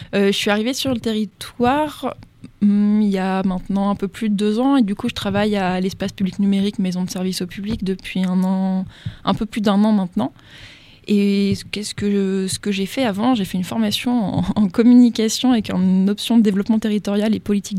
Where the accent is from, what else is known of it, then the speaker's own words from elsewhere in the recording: Tours, Centre-Val de Loire, France; moi je viens de Tours, donc pour moi les territoires ruraux c'est en pleine Beauce et au milieu des champs de grandes cultures.